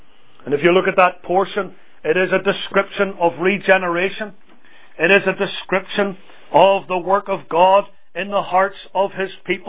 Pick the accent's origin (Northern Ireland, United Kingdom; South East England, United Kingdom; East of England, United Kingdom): Northern Ireland, United Kingdom; My forebears come from Scotland, though I'm from Northern Ireland.